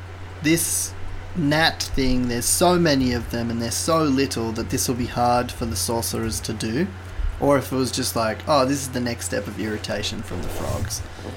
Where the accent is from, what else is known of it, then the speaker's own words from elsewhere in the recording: Canberra, Australian Capital Territory, Australia; Lake Burley Griffin is a man-made lake in my hometown, Canberra, and it's definitely got dead bodies in it.